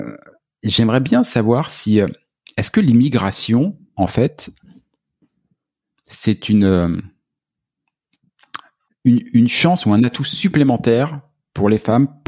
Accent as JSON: {"language": "French", "country": "France", "said": "puisque je suis français"}